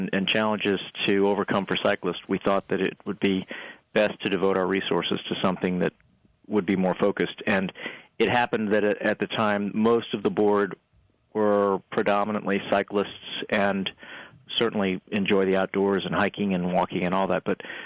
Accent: Pennsylvania, United States; No, I grew up in Pennsylvania, and I moved to Virginia, among other reasons, because I saw a great opportunity for cycling.

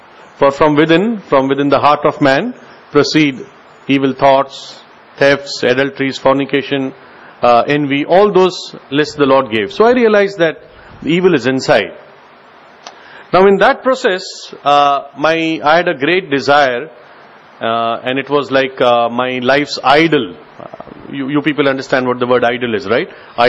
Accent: Mumbai, Maharashtra, India; And I was born, like brother said, in a Gujarati Hindu family. And I was born and brought up in Bombay, in Santa Cruz East.

